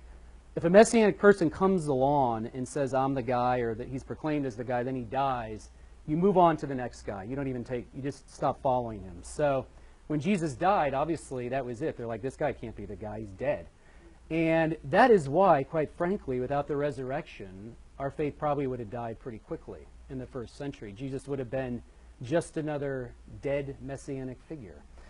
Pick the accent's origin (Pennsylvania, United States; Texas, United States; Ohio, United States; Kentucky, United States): Ohio, United States; Bexley; And like I said, for me, growing up in Bexley, most of my Jewish friends were not religious.